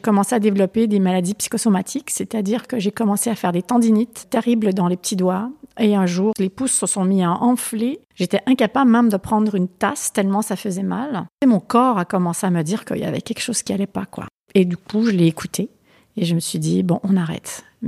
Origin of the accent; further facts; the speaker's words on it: Victoriaville, Quebec, Canada; j'ai grandi à Victoriaville, qui est au centre du Québec. Et c'est la région de l'érable.